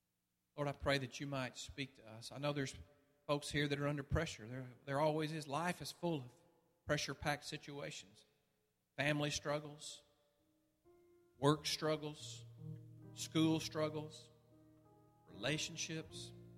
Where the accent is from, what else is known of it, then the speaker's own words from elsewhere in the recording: Modena, Emilia-Romagna, Italy; English is a second language; in my hometown of Modena, Italy.